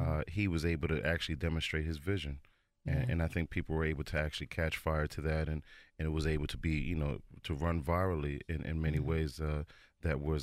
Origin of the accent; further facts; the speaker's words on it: Jamaica; as a Jamaican